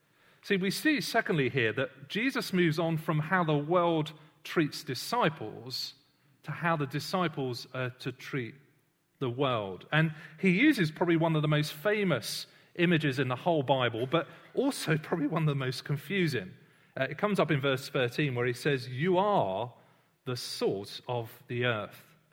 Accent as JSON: {"language": "English", "country": "United Kingdom", "said": "I'm British, but I don't really think much about being British every day."}